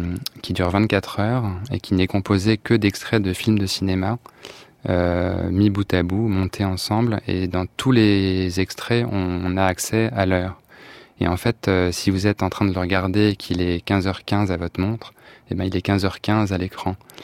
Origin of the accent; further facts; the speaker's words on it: Paris, Île-de-France, France; parce que je suis parisien